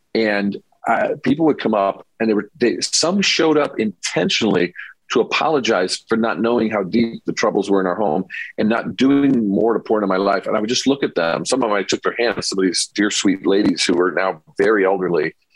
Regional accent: Mishawaka, Indiana, United States; And so that church I grew up in Northern Indiana became an oasis.

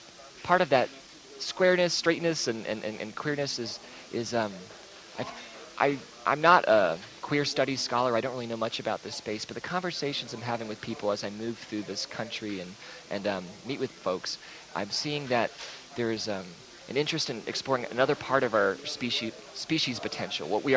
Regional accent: Colorado, United States; also born or lived in Texas; growing up in Colorado and Texas, growing up as a queer country boy in Colorado and Texas

